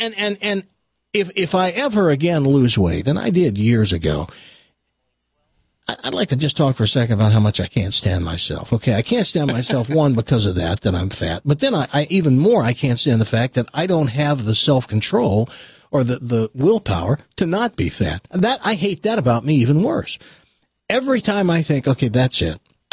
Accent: Tennessee, United States; lived as a little girl in New Memphis. And it was depressing because there are towns, like the town I grew up in Tennessee

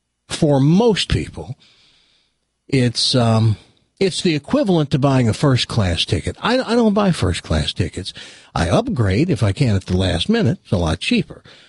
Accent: Tennessee, United States; I have no culture. I'm a hick from Tennessee.

